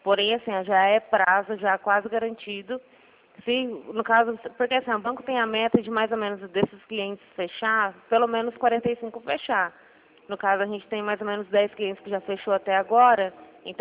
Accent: Araçatuba, São Paulo, Brazil; Não, eu sou de Araçatuba.

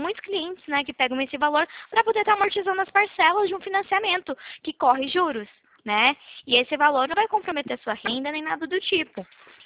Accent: Valinhos, São Paulo, Brazil; sou daqui de Valinhos, São Paulo

